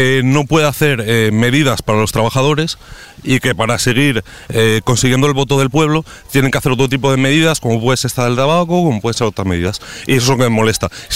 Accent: Asturias, Spain; now in Madrid, Spain; Pues sí, yo soy de Asturias, me tuve que venir a Madrid por motivos laborales

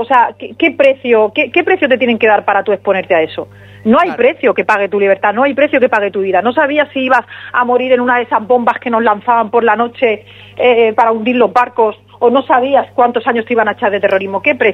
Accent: Torrenueva, Andalusia, Spain; now in Salobreña, Spain; Pues yo soy de Torrenueva, es donde me he criado

